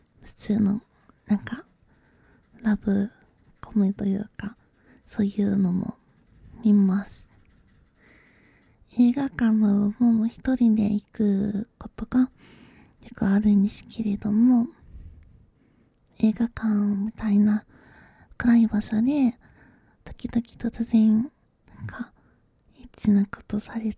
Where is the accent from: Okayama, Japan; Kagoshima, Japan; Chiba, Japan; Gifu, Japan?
Gifu, Japan; also born or lived in Kanagawa; 生まれたのは神奈川県なんですけれども、ほぼ岐阜県で育ってきましたので、岐阜県民と言っていいんじゃないかなって思います。